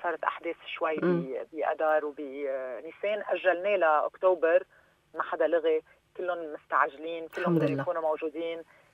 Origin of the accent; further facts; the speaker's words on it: Lebanon; فأنا لبنانية عربية